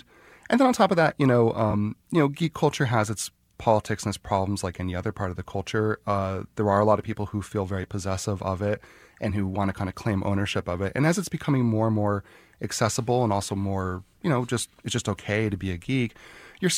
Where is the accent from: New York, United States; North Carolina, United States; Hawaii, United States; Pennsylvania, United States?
Pennsylvania, United States; Scranton; I'm from Scranton, Pennsylvania, and I didn't know many people when I was growing up who were interested in that kind of thing.